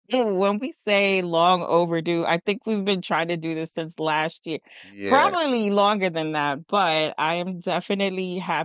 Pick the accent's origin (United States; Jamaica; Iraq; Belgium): Jamaica; Frankfield, Clarendon; So I'm from a little town in Jamaica called Frankfield. It is in the country.